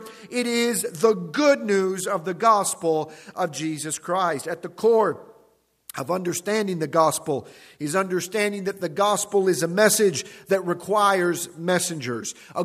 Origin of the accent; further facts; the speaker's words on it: Chicago, Illinois, United States; I was talking with some friends over the weekend about growing up in Pentecostal churches on the south side of Chicago, and it's rowdy churches.